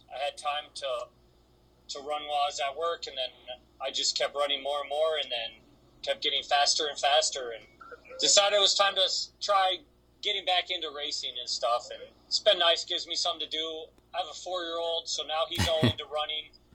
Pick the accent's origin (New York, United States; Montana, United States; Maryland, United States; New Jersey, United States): Montana, United States; I grew up in Montana at a really small school in Montana.